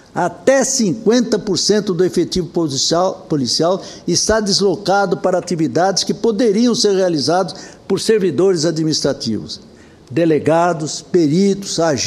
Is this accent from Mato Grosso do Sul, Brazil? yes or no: yes; Mato Grosso do Sul, Brazil; cidades do meu estado natal, Mato Grosso do Sul